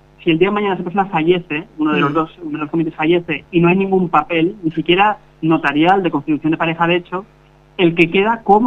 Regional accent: Balearic Islands, Spain; Yo estuve en Constantí, pegado a Tarragona. Sí. Y aquí yo soy de Mallorca, pues siempre he estado en esta zona.

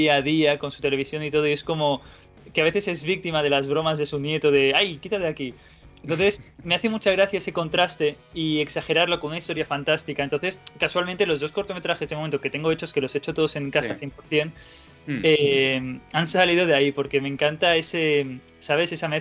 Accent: Cerdanyola del Vallès, Catalonia, Spain; que se hace en mi pueblo, en Sardañola del Vallès.

